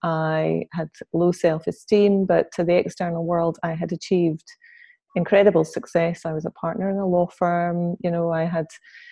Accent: Scotland, United Kingdom; I do have to say I'm from Scotland, not England

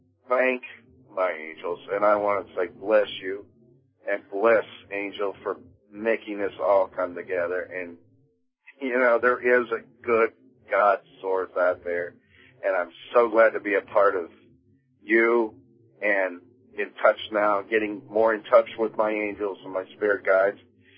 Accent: Ohio, United States; I was raised up in Ohio, so I know what snow is

